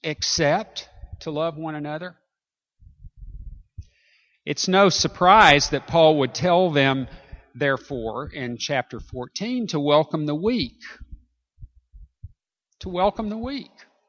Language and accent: English; the South, United States; Now, I grew up in the South. I grew up in the South in the 40s and 50s.